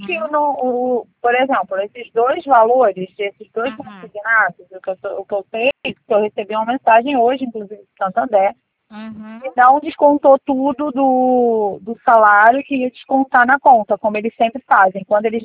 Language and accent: Portuguese; Angra dos Reis, Rio de Janeiro, Brazil; cidade de origem é Angra